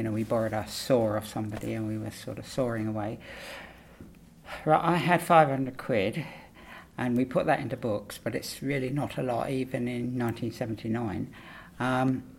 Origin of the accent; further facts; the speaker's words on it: Castle Donington, East Midlands, United Kingdom; born there; Right, 30th of the 7th, 1943, and I was born in Castle Donington in, I think it's in Leicestershire, but it might be in Derbyshire. I'm not too sure.